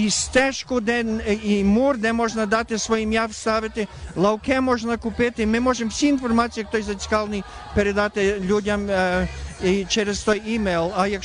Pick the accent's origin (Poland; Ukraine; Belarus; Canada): Canada; Montreal, Quebec; Я із Монтреалю, то я знаю, монтреальці вже дуже підтримали.